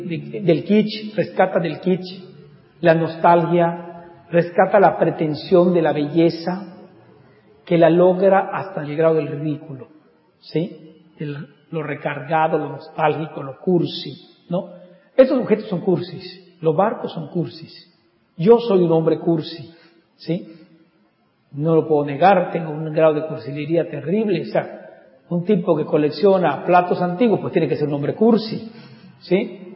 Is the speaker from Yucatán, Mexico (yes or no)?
yes; Yucatán, Mexico; que es mi tierra, ¿sí? Yo soy yucateco, muy yucateco, la verdad. Adoro esta tierra y bueno, estar nuevamente aquí.